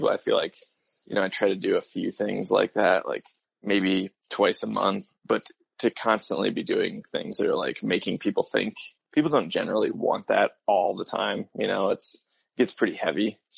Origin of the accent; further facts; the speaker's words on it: Iowa, United States; moved away as an adult; now in Missoula, United States; Boy, I grew up in a bunch of small towns around Iowa, actually, and then went to college. I left Iowa for grad school.